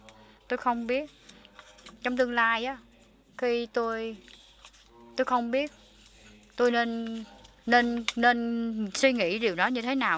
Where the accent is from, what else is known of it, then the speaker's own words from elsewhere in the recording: China; Tôi đến từ Trung Quốc